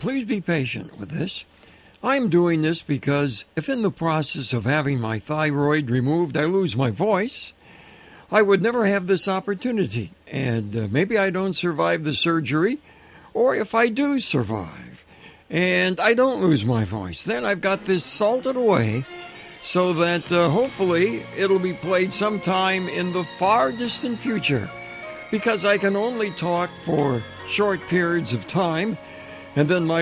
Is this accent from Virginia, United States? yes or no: no; Minneapolis, Minnesota, United States; born there; I was born in Minneapolis, Minnesota, September 19th, 1935.